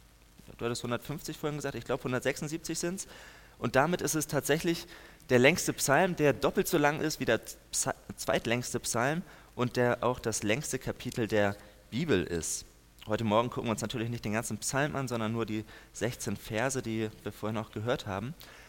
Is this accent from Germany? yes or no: yes; Schleswig-Holstein, Germany; Und ich selber bin gebürtiger Norddeutscher, ich komme aus Schleswig-Holstein oben.